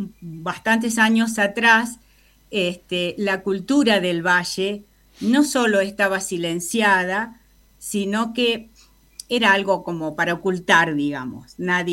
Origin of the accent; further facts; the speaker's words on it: Rosario, Santa Fe, Argentina; como los rosarinos nos comemos las heces